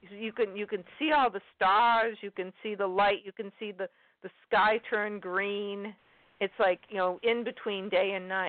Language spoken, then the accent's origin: English; Massachusetts, United States; Worcester, Massachusetts is the town where my father's family is from, and it's the closest city to where I grew up in Massachusetts.